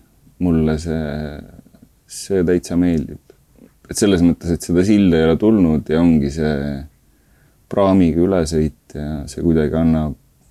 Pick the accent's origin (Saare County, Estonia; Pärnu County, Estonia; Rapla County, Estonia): Saare County, Estonia; ma olen sünnilt saarlane ja üles kasvanud Saaremaal, et ma olen saarlane